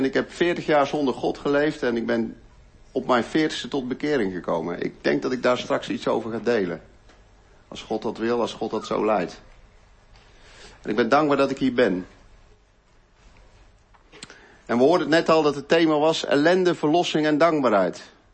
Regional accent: Uitwijk, North Brabant, Netherlands; ik zal me eerst even voorstellen. Wij komen uit Uitwijk. Ik denk dat je daar nooit van hebt gehoord, maar het ligt naast Woudrichem.

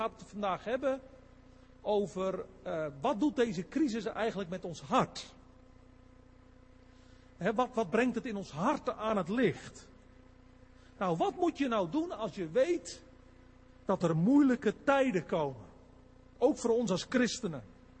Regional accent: Wijngaarden, South Holland, Netherlands; Ik ben geboren en getogen in de Alblasserwaard. Niet ver hier vandaan geboren in Wijngaarden. Een beetje eenzelfde soort dorp als Nieuw-Lekkerland.

